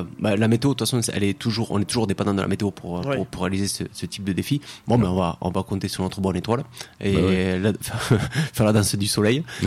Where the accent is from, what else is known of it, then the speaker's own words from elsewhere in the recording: Nouvelle-Aquitaine, France; Marc et moi sommes à Genet, on est du Lot-et-Garonne, et dans le Lot-et-Garonne donc passe le canal de Garonne. Donc ce canal de Garonne, j'ai toujours côtoyé, soit pour aller courir, soit pour aller faire du vélo, etc. Dans ma jeunesse.